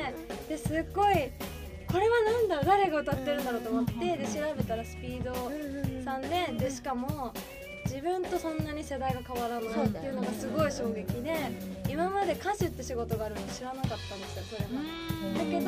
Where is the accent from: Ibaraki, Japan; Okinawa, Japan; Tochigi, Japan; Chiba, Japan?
Ibaraki, Japan; 私なまってる方です。なんか本当に福島寄りのところ、